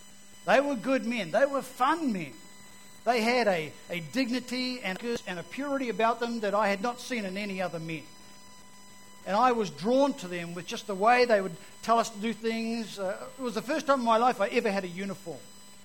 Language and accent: English; Auckland, New Zealand; I became a Christian when I was 13 years old. I grew up in South Auckland, Otara, and I was the white Maori in the community.